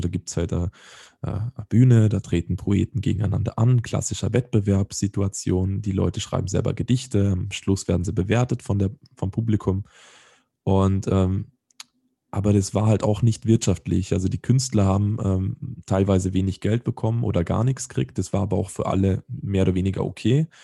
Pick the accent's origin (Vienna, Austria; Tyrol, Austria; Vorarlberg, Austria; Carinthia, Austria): Vorarlberg, Austria; now in Salzburg, Austria; in Salzburg, in meiner Wahlheimatstadt dann. Also ich bin ja eigentlich aus Vorarlberg, aber ich kann Deutsch.